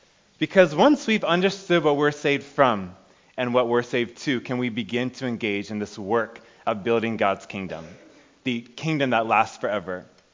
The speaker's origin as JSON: {"language": "English", "country": "Japan", "tie": "born or raised there", "said": "I was born and raised in Japan"}